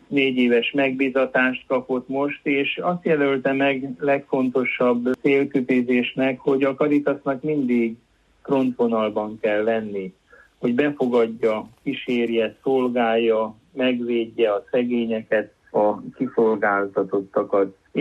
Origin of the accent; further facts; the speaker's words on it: Hungary; és most öröm volt azt meghallani, hogy milyen jó magyarnak lenni